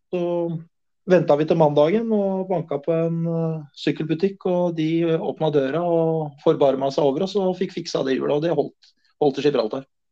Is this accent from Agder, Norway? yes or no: no; Oslo, Norway; Jeg er oppvokst i Oslo